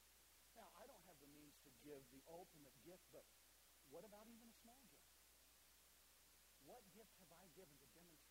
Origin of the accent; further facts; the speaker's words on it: the Carolinas, United States; now in Mississippi, United States; Growing up, I grew up in the Carolinas and now living here in Mississippi